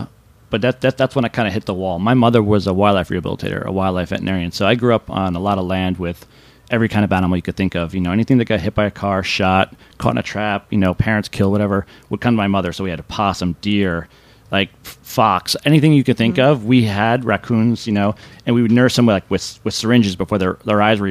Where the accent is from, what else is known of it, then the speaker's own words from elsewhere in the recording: New York, United States; and I grew up in the Catskills, and the only thing around us was country clubs.